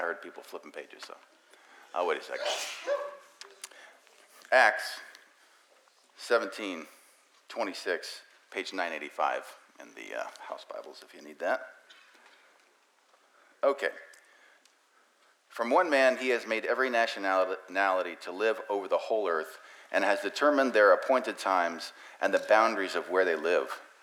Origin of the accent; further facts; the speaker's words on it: Troy, Ohio, United States; born there; But I was born in Troy, Ohio. I do know that.